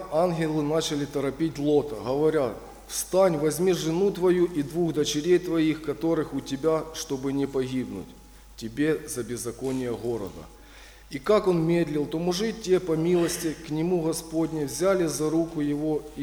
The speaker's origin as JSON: {"language": "Russian", "town": "Dnipro", "region": "Dnipropetrovsk Oblast", "country": "Ukraine", "tie": "born or raised there", "lives_now": "Volodymyr-Volynskyi, Ukraine", "said": "Сам я вообще родом с Днепропетровска, с Днепропетровщины. Но так судьба меня занесла, что я оказался на Волыни."}